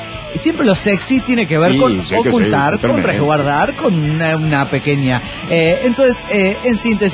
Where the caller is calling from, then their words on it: Costa Rica; de Costa Rica.